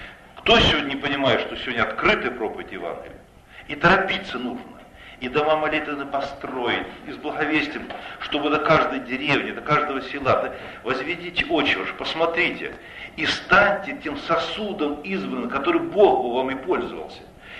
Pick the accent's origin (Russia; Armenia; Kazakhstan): Kazakhstan; Я казах, гражданин Казахстана, у меня знаю казахский язык